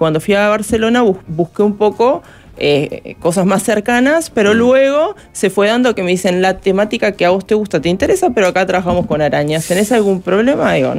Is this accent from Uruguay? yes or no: yes; Uruguay; Y yo como uruguaya